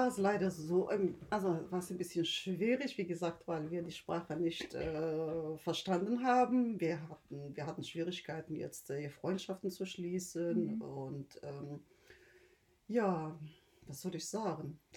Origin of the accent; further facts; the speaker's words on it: Morocco; now in Germany; ich bin die Mutter von Esma. Ich komme aus Marokko, ursprünglich aus Marokko, lebe aber schon seit über 42 Jahren in Deutschland.